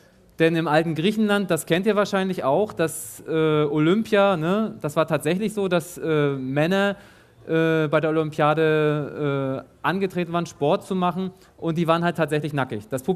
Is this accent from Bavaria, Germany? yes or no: no; Rostock, Mecklenburg-Vorpommern, Germany; bin aus Rostock und hier in Ostdeutschland groß geworden.